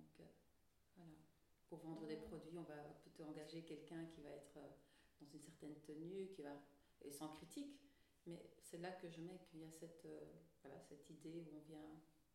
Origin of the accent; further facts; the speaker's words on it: Berchem-Sainte-Agathe, Brussels, Belgium; born there; Quand j'ai fait ma nationalité belge, donc je suis née en Belgique à Berkem-Sataget, à l'hôpital français. Et donc à mes 18 ans, j'ai demandé ma nationalité belge